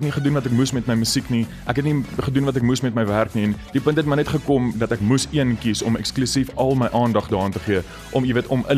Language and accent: Afrikaans; Bronkhorstspruit, Gauteng, South Africa; ek het in Bronkhorstspruit groot geword. Dit is 'n klein dorpie, maar dit is eintlik 'n baie musiekryke dorpie. So ek het daar skool gegaan, laerskool en hoërskool.